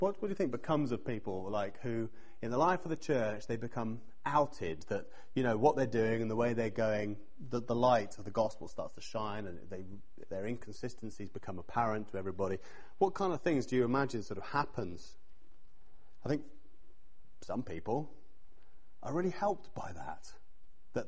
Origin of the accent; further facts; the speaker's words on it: England, United Kingdom; I think we're all English in here, all British in here.